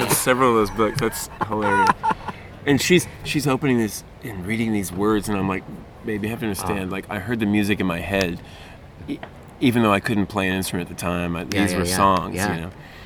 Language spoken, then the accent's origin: English; Oswego, New York, United States; Yeah, a little town upstate New York called Oswego. And, you know, I grew up skipping rocks in the Lake Ontario.